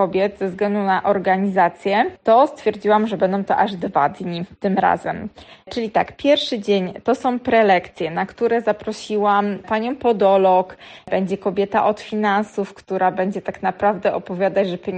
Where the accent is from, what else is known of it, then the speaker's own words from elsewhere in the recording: Złoczew, Łódź Voivodeship, Poland; a że pochodzę ze Złoczewa i mam sentyment do tego miasta, ponieważ nadal mieszkają tam moi rodzice